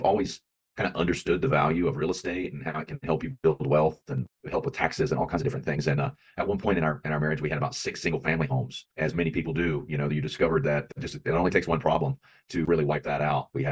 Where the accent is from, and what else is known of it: Texas, United States; born or raised there